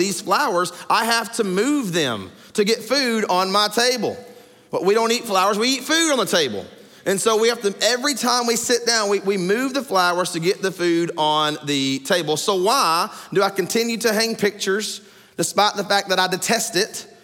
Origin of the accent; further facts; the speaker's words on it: Arkansas, United States; I'm from Arkansas originally. I self-identify as a redneck.